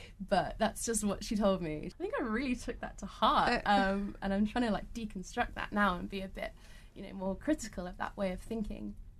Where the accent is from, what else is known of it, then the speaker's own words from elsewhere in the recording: Australia; born there; I was born in Australia